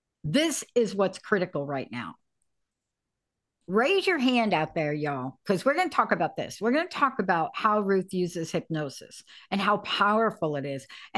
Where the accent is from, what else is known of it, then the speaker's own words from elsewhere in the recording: Bronx, New York, United States; I never thought, I'm telling you, I'm a kid from the Bronx.